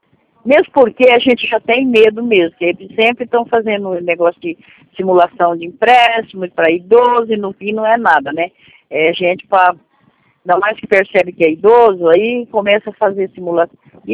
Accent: Campo Grande, Brazil; Eu sou de Campo Grande.

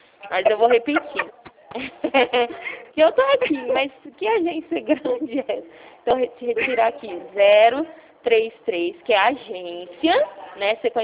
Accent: São Paulo, Brazil; eu sou paulista

